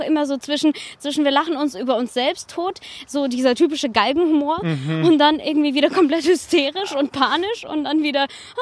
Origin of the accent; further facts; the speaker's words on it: Baden-Württemberg, Germany; ich komme aus Baden-Württemberg, aus der Nähe von Straßburg.